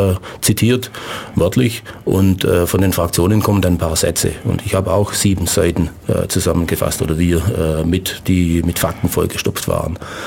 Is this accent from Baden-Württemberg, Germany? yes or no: yes; Blaubeuren, Baden-Württemberg, Germany; ich komme aus dem Teilort Asch von Blaubeuren